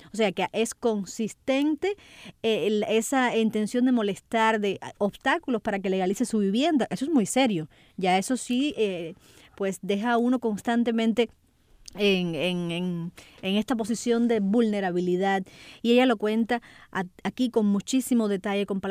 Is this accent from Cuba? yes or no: yes; Cuba; como cubanos, como seres humanos